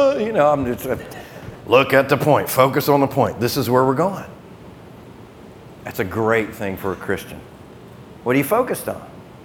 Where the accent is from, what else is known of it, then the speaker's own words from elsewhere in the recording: the South, United States; I was born and raised in the South. My family's been here like 285 years in this area.